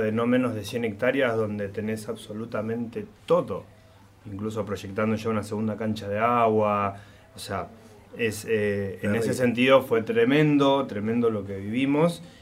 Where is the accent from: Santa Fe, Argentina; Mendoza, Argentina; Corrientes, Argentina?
Santa Fe, Argentina; Rosario; Sí, yo soy de Rosario.